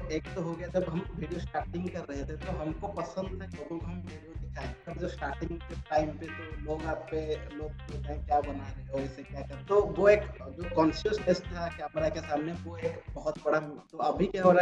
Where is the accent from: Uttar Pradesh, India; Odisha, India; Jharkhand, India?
Odisha, India; हम एक्चुअली उड़ीसा से एक गांव से बिलोंग करते हैं और हमारे गांव के आसपास काफी सारे अनएक्सप्लोर्ड जगह है